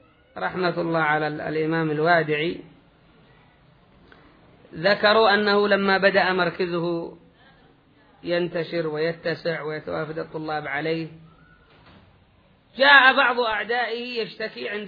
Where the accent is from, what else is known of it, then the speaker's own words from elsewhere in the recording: Yemen; أعرف اليمن وما فيش علم البتة، وأنا كنت صغير ما في علم.